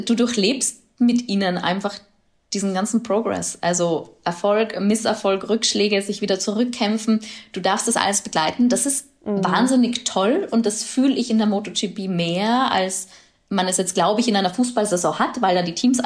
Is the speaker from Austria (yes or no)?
yes; Austria; Auf der anderen Seite haben wir bei uns in Österreich diese wunderschöne Sportsendung bei Servus TV, Sport und Talk aus dem Hangar 7.